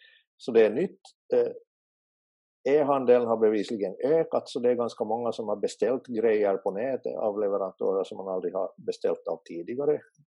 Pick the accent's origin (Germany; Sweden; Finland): Finland; Larsmo, Ostrobothnia; now in Jakobstad, Finland; Det finns tillhörigheter i mitt fall både till Jeppis där jag nu bor och dit jag betalar kommunskatt. Sen har vi sommarstugan i Larsmo där jag är uppvuxen som ju mentalt fortfarande är hemma.